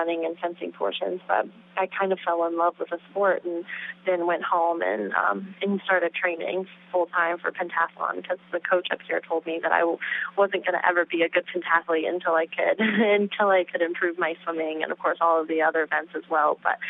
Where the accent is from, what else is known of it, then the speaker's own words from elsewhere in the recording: Fayetteville, Arkansas, United States; I grew up in Fayetteville, Arkansas. My family farm is just outside Fayetteville, Arkansas, kind of in between Elkins and West Fork.